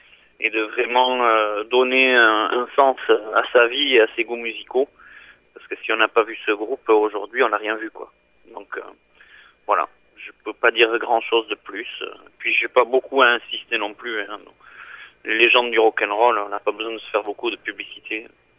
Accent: Bayonne, Nouvelle-Aquitaine, France; also born or lived in New York / Miami / Taiwan / Kuala Lumpur; On est originaire de Bayonne et de Garassy, mais bon, nos activités dans le show business nous ont amené à quand même beaucoup voyager. Donc on a habité à New York, Miami, Taïwan, Kuala Lumpur

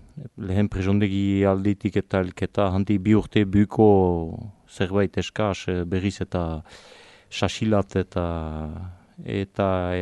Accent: Pagola, Nouvelle-Aquitaine, France; Bo, pagolara nuk sortzez, nuk dakizien bezala urdin eta nuk eta hoi hartino pagolan bizi izan

